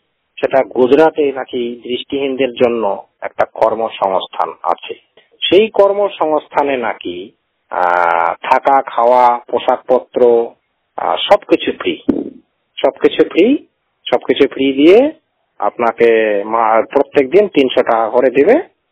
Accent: Alipurduar, West Bengal, India; আলিপুরদুয়ার জেলাতেই আমার পড়াশোনা শুরু, আলিপুরদুয়ার জেলাতেই আমার বড় হওয়া।

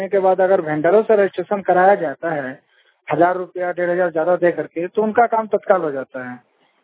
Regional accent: Seraikela Kharsawan, Jharkhand, India; मैं झारखंड राज्य के सरायकेला खरसावां जिला का रहने वाला हूँ।

